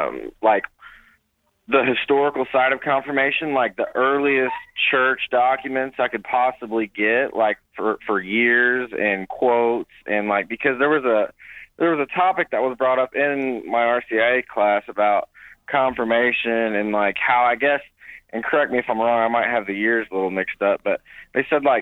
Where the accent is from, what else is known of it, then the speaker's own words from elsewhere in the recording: Marion, Illinois, United States; I'm from Marion.